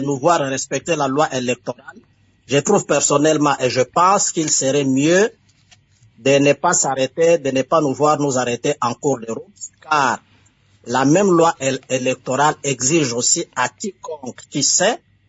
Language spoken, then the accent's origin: French; DR Congo; moved away; chez nous, en République démocratique du Congo